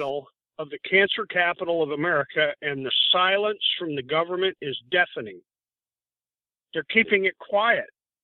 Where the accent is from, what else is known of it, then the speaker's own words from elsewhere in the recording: Queensbury, New York, United States; Warren County, New York, the cancer capital of the state of New York, where I grew up in Queensbury